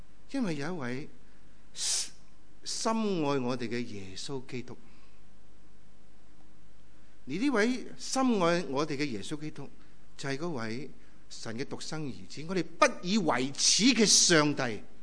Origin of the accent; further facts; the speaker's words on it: Tsuen Wan, Hong Kong; 我在荃湾长大。过去我这排很少回荃湾，我回香港我都没回荃湾。